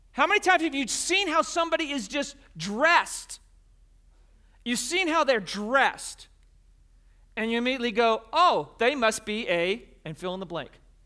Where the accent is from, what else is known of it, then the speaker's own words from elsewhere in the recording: United States; I'm a pastor. I'm a husband. I'm an American.